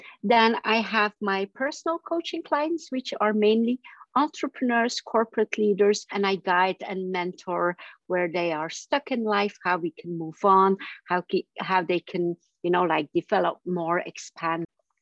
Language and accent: English; Belgium